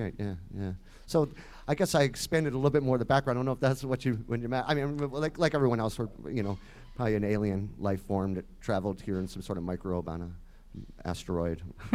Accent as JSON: {"language": "English", "town": "Detroit", "region": "Michigan", "country": "United States", "tie": "born there", "accent": "Michigan", "said": "And when you say, well, I was born in Detroit, out to the hospital, they don't believe you, or they think you're just trying to put on an accent."}